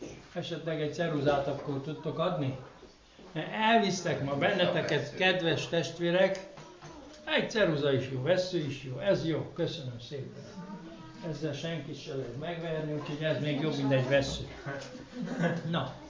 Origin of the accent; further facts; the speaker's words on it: Lake Balaton area, Hungary; olyan, mint a Balaton, ahonnan én jöttem, az is tó, is tenger is